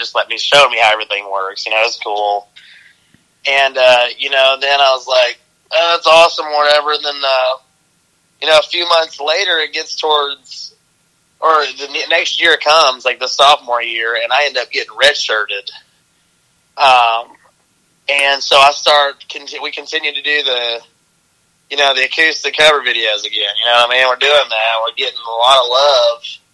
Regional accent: Knoxville, Tennessee, United States; I grew up, I'm from Knoxville, Tennessee, which is East Tennessee.

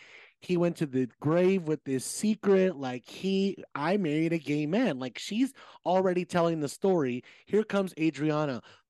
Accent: Las Vegas, Nevada, United States; Yes, honey, I'm from Vegas, so I know a cocktail waitress when I see one.

